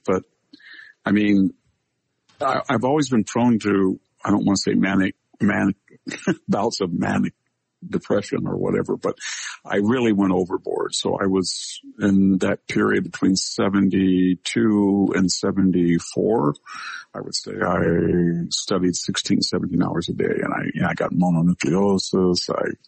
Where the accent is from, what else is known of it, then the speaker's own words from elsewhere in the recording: California, United States; it had the exact same climate as where I grew up in the San Joaquin Valley, Mediterranean climate.